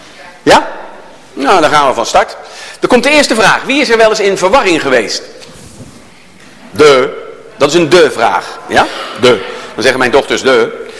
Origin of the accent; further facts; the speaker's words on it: Rotterdam, South Holland, Netherlands; born there; now in Doorn, Netherlands; Ik ben zelf geboren in Rotterdam-Zuid. Dat hoor je niet meer aan mij, dus ik zeg het er heel even bij.